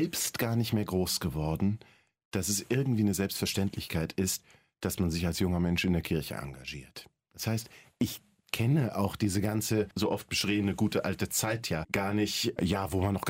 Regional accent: Wiesbaden, Hesse, Germany; in der Pfarrei, wo ich herkomme, damals in Wiesbaden war

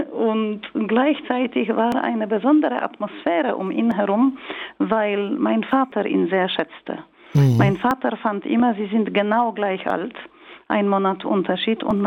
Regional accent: Kraków, Lesser Poland, Poland; Ich bin halt aus Krakau.

